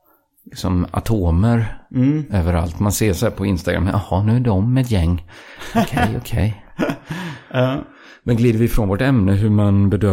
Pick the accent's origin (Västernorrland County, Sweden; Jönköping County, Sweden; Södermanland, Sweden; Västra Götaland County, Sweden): Västra Götaland County, Sweden; min kompis från området där jag växte upp utanför Borås.